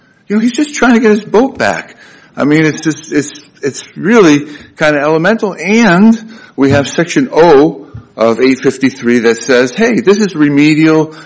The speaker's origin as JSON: {"language": "English", "town": "Miami", "region": "Florida", "country": "United States", "said": "I'm from Miami. I assisted him. I'm not a member of the district court here."}